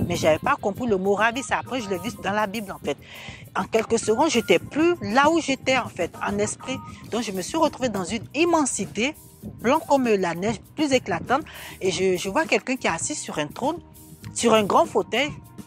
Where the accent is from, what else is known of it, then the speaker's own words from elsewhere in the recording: Côte d’Ivoire; je suis originaire de la Côte d'Ivoire. J'étais musulmane, je viens d'une famille musulmane pratiquante et j'ai rencontré le Seigneur en 2008, je me suis fait baptiser en fait.